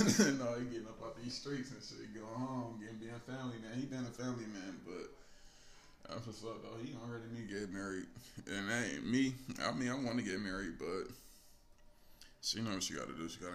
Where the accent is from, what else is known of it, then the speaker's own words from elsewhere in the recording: Detroit, Michigan, United States; I ain't from here. I'm from Detroit, bitch, all day.